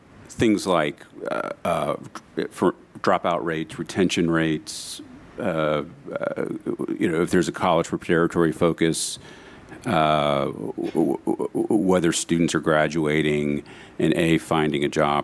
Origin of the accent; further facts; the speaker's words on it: Virginia, United States; In a state, I'm from Virginia. That is a state that is, frankly, anti-charter school.